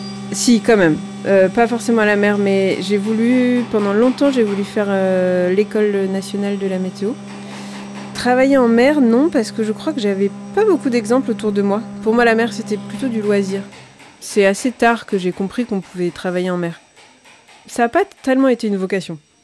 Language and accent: French; Saint-Cast-le-Guildo, Brittany, France; Quelques jours après ma naissance, je suis rentrée chez moi, dans le petit village de Planquette. Mais assez vite, je suis allée vivre avec mes parents à Saint-Ca, qui est sur la côte.